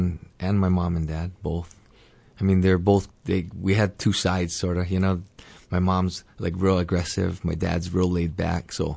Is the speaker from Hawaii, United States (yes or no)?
yes; Honolulu, Hawaii, United States; I grew up right here in Honolulu in Manoa Valley.